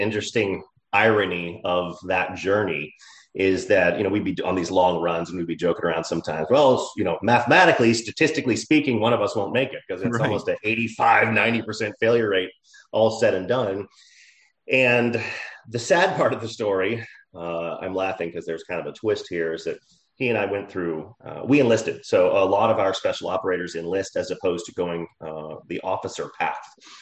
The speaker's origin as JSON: {"language": "English", "town": "Dallas", "region": "Texas", "country": "United States", "tie": "born or raised there", "said": "And so I grew up in Dallas, did my undergraduate education at Southern Methodist University, studied at Oxford University in England as well"}